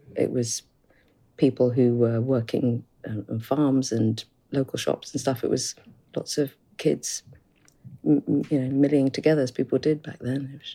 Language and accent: English; Rye, South East England, United Kingdom; we grew up in Rye on this beautiful cobbled street called Mermaid Street, which used to descend down to the sea.